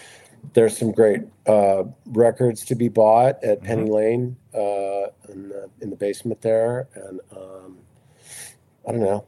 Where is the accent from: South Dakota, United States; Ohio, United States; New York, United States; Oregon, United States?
Oregon, United States; Portland; But anyways, I grew up in Portland, Oregon, and always wanted to live in Bellingham because my grandfather had a cabin on Lummi Island.